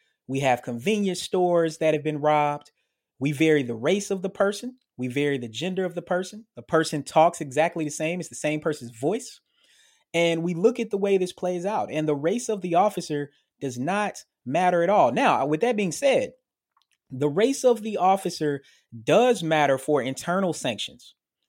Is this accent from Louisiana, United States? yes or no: no; Murfreesboro, Tennessee, United States; Like an officer I know from my hometown in Murfreesboro, Tennessee